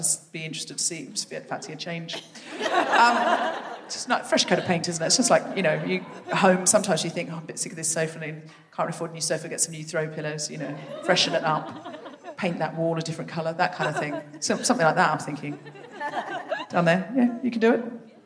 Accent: London, United Kingdom; I'm from London

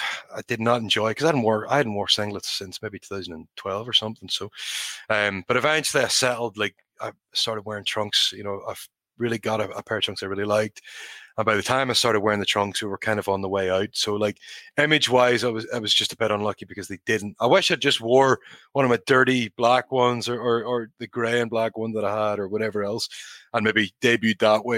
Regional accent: Northern Ireland, United Kingdom; for me as a kid growing up in Northern Ireland, he was pretty much my hero from about 12 years old.

